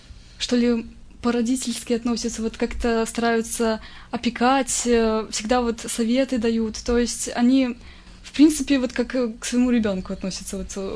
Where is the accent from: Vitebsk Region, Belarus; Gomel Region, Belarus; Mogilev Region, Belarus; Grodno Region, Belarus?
Vitebsk Region, Belarus; Chashniki; born there; я родилась в Чашниках, окончила здесь в 2014 году школу номер 4